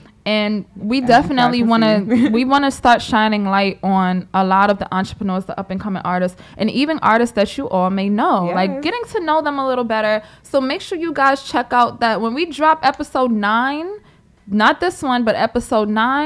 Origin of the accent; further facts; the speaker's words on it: Brooklyn, New York, United States; I'm not gonna say our town because I'm from Brooklyn.